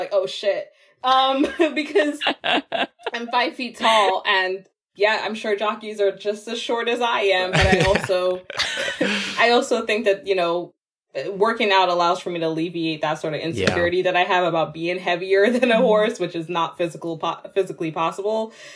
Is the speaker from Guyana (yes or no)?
yes; Guyana; in growing up in Guyana, we had horses.